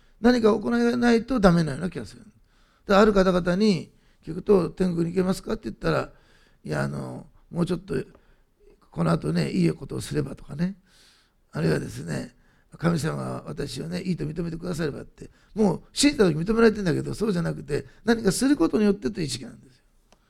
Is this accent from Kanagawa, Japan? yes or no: no; Osaka, Japan; 私、大阪で生まれ育ったから、空に星がいっぱいあるという世界を知らないんですね。